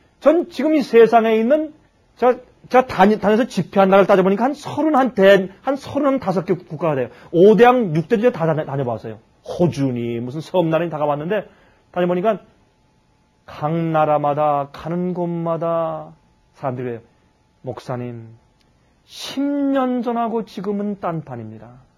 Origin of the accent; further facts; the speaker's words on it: South Korea; 우리는 한국 사람 배달 민족이에요.